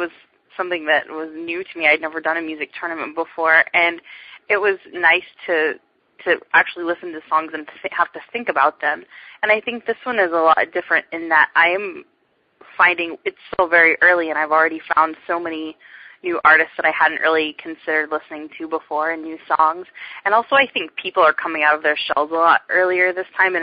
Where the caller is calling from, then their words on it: Tulsa, Oklahoma, United States; I'm calling in from Tulsa tonight.